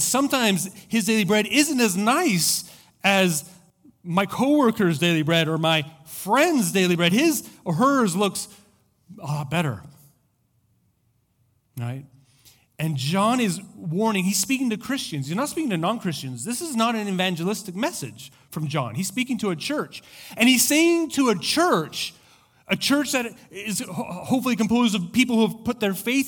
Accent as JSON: {"language": "English", "town": "Santiago", "region": "Santiago Metropolitan Region", "country": "Chile", "tie": "born or raised there", "lives_now": "United States", "said": "I grew up in Chile. I grew up in Santiago. It's the place that I, you know, it's still hard not for it to feel like home."}